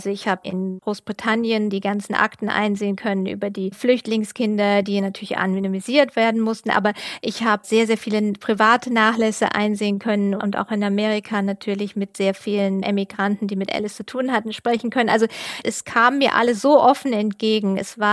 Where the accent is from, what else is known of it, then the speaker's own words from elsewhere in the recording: Germany; Genau, ich bin Deutsche und ich habe einen englischen Ehemann und einen deutsch-englischen Sohn